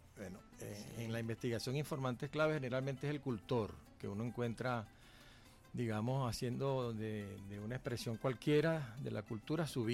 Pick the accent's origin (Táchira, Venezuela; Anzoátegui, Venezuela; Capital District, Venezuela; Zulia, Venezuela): Anzoátegui, Venezuela; El Tigre; por allá donde yo me crié, en el Tigre, en esas sabanas